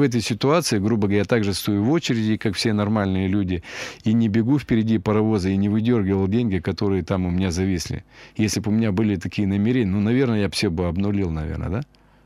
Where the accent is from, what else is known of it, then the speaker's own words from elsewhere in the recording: Russia; я не люблю за границу, туда не поеду, что бы ни было здесь, да, я россиянин, буду жить здесь, да